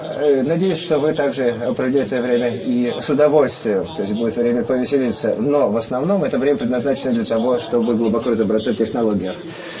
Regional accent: Sweden; Russian is a second language; Я сам из Швеции.

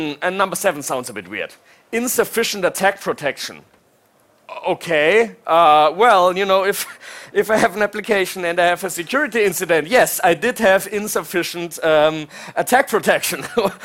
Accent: Germany; now in Norway; So I come from Germany, and we have one big train provider, some smaller ones, but one big train provider.

